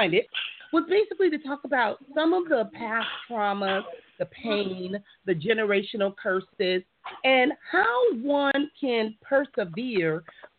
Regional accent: Compton, California, United States; I grew up with some Cooks when I grew up in Compton.

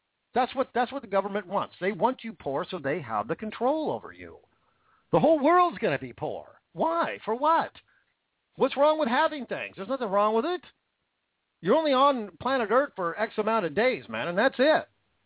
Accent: Washington, United States; That's Washington State. My home state.

